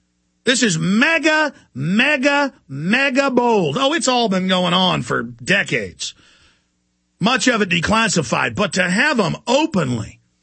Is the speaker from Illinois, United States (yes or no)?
no; Dallas, Texas, United States; I got attempted mugged a few times growing up in Dallas